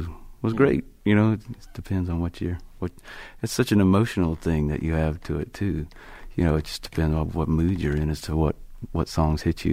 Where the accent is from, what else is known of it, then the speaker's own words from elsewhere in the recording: Bible Belt, United States; I grew up in the Bible Belt, and those are the stories that we learn.